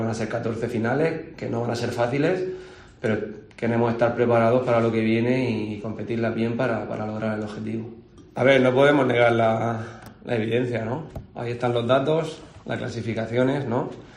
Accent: Region of Murcia, Spain; yo soy murciano, murcianista

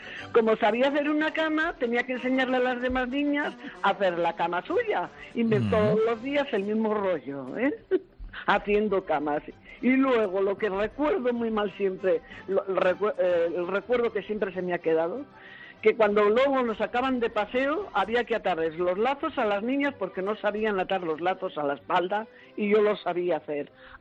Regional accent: Bilbao, Basque Country, Spain; porque yo soy de Bilbao, y la colonia era en Pedernales

